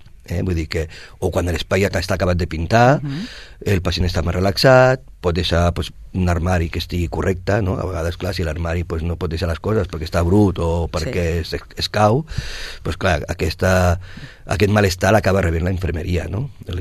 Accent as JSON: {"language": "Catalan", "town": "Sabadell", "region": "Catalonia", "country": "Spain", "said": "Jo sóc de Sabadell"}